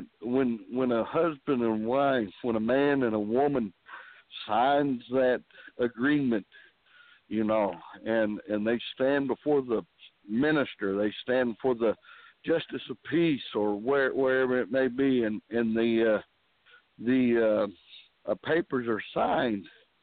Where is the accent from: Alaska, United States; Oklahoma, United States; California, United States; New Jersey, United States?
Oklahoma, United States; Stilwell; from Stillwell, Oklahoma. At the moment, I'm calling from Tulsa, Oklahoma.